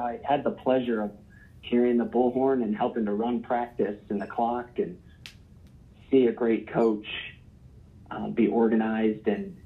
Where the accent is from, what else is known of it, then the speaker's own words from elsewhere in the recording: Ohio, United States; So really, the football journey started for me as a young kid growing up in Ohio